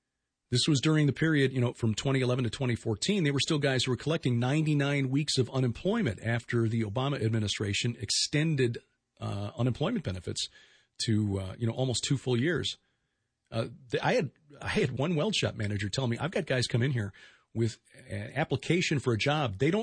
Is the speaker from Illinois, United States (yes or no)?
yes; Chicago, Illinois, United States; But then I grew up in Chicago, and when you grow up in Chicago, you think nothing happens south of Interstate 80.